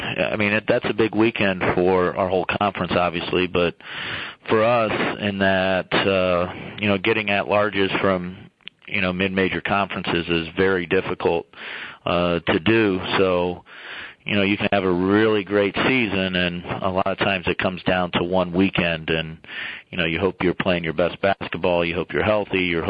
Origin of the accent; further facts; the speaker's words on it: Ohio, United States; Well, I'm from Ohio, and I love Ohio